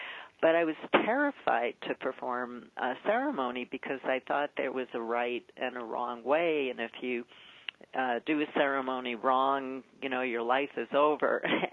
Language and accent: English; Brooklyn, New York, United States; And I grew up in Brooklyn, where it looked like everybody was suffering, which they were.